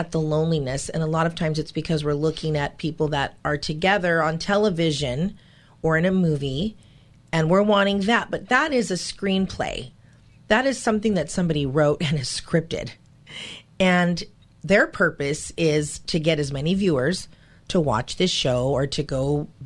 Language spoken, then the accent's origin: English; Hollywood, California, United States; born there; I was born in Hollywood